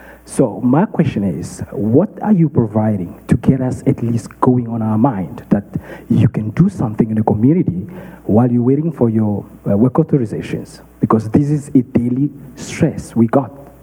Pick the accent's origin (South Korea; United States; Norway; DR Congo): DR Congo; now in South Africa; So basically, I'm coming from Congo DRC, French country. And I was forced to leave Congo because of the situation happening there. So moved to South Africa, 5 years, and I became a refugee in South Africa.